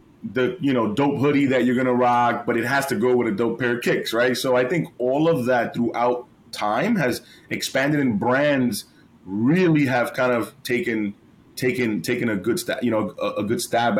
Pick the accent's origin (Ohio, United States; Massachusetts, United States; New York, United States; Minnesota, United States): New York, United States; New York City; because I come from Washington Heights, an area that really is like inner city, underprivileged.